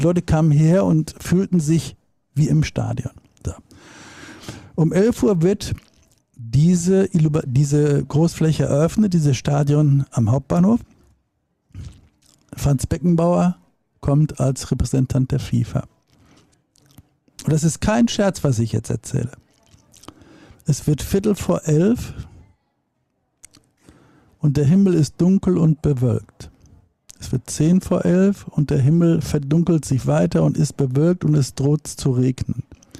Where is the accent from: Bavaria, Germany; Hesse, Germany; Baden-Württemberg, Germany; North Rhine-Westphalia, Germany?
North Rhine-Westphalia, Germany; Dortmund; gönne Dortmund, meiner Heimatstadt, alles erdenklich Gute